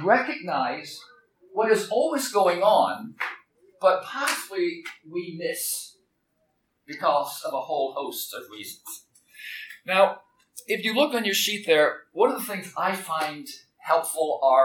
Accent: Wheaton, Illinois, United States; Well, C.S. Lewis, because I come from Wheaton, I need to quote C.S. Lewis a few times.

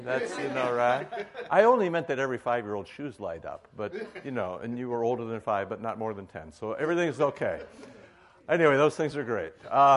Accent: Iowa, United States; You remember Iowa Basic Skills? I grew up in Iowa.

